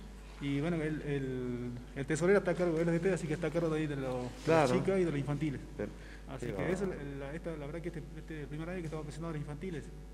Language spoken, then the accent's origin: Spanish; El Cóndor, Argentina; yo me crié en el campo, en el Cóndor.